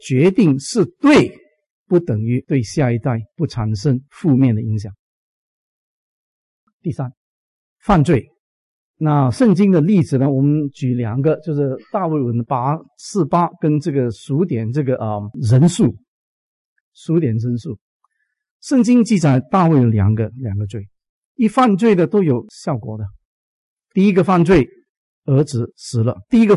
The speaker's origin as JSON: {"language": "Chinese", "country": "China", "said": "在我们中国人来讲呢，21万算什么？"}